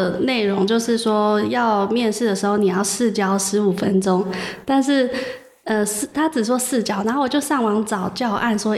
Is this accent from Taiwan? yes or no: yes; Hualien, Hualien County, Taiwan; 然后再加上花莲的人很可爱，然后我也想把我在外地学到的一些生活态度带回我家乡。